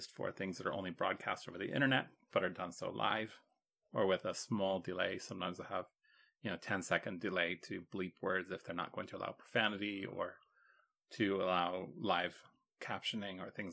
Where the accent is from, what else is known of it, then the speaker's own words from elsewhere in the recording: Texas, United States; Well, and there was a Circle K in my town growing up in Texas.